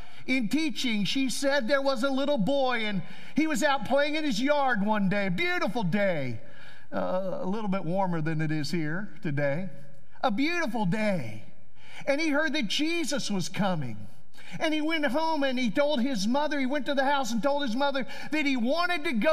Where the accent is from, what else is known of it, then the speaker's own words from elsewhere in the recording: Kentucky, United States; now in Valdosta, United States; I told someone earlier, I moved from Kentucky to avoid this kind of weather.